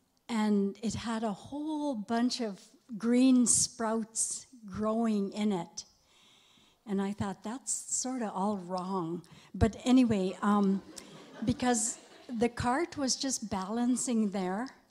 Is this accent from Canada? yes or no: yes; Merritt, British Columbia, Canada; I'm a residential school survivor, and I come from the Joyaska Indian Reserve near Merritt, BC.